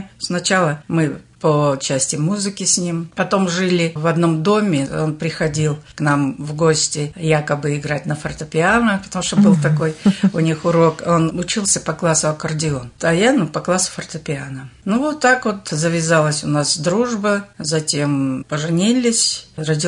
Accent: Nebit-Dag, Balkan Region, Turkmenistan; Я вообще из Туркмении.

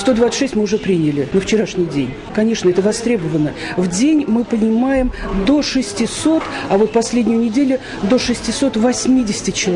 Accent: Ramenskoye, Moscow Oblast, Russia; так вот мы коренные раменцы называем.

